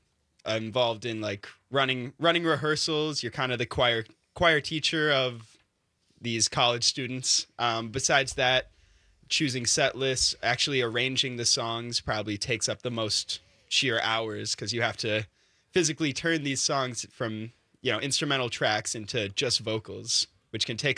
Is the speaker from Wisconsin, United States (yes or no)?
yes; Madison, Wisconsin, United States; It was in Madison. So I'm from Madison.